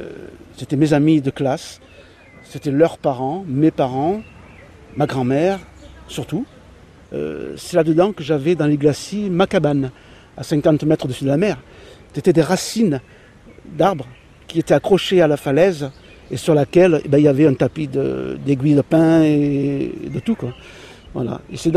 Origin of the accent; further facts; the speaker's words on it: Monaco; mes arrière-grands-parents ont émigré d'Italie au début des années 20, comme il y avait beaucoup à cette époque-là. Ma mère est née à Monaco, je suis né à Monaco